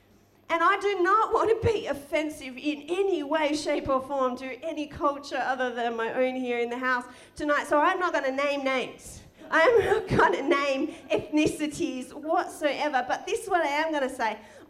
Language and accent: English; Australia; Now, I grew up in Australia.